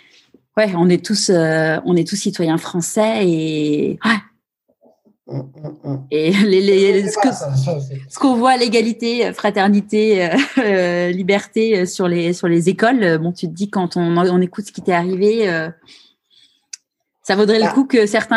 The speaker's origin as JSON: {"language": "French", "town": "Neuilly-sur-Seine", "region": "Île-de-France", "country": "France", "tie": "born or raised there", "said": "moi j'ai grandi à Neuilly-sur-Seine, hein"}